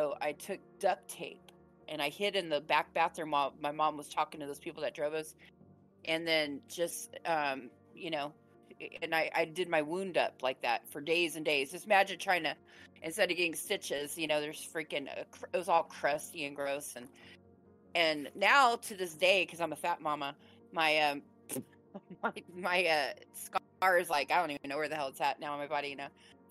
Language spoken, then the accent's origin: English; San Diego, California, United States; We come from the San Diego, LA area. So San Diego is where I was raised, and we're close to the border, Tijuana, okay?